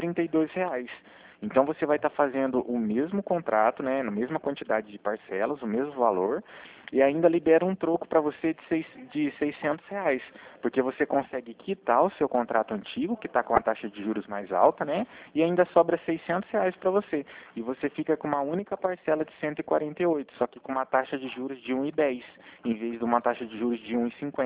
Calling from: Cornélio Procópio, Paraná, Brazil; E eu falo de Cornélio Procópio, no Paraná

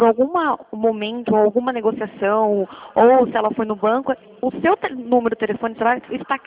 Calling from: Capivari, São Paulo, Brazil; Eu falo da Poupacred, correspondente do Banco Santander. Eu falo da cidade de Capivari.

